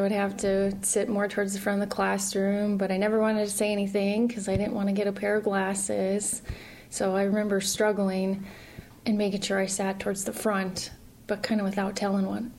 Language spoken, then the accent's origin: English; the Dakotas, United States; So we originally come from the Dakotas, both my husband and I.